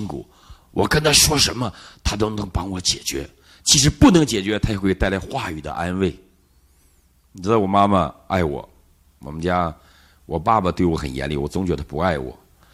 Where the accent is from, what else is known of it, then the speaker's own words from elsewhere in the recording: China; 我们这些中国大陆的漂泊到海外的中国人